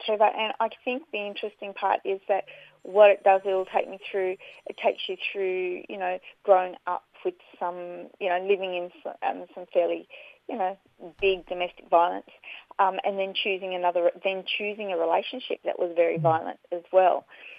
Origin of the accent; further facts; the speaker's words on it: Canberra, Australian Capital Territory, Australia; I'm from Ngunnawal country, which is Canberra, but currently and hopefully for a long, long time, living on Bundjalung country, which is far northern New South Wales, up along the coast, up near that beautiful Byron Bay area.